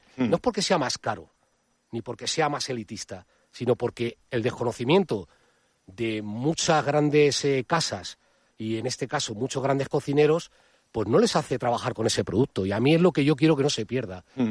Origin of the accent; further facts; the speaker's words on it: Madrid, Community of Madrid, Spain; born there; yo que soy una persona nacida en Madrid, de madre gallega, padre vasco y con hijas en Alicante, o sea que soy de España directamente